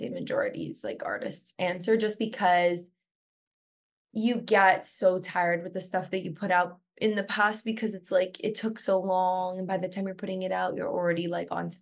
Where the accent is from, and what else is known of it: Canada